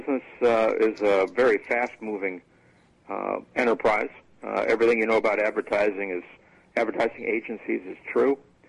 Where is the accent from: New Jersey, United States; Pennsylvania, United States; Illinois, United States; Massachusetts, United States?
Illinois, United States; Chicago; No, I look normal in every other respect, but I'm actually from the Chicago area.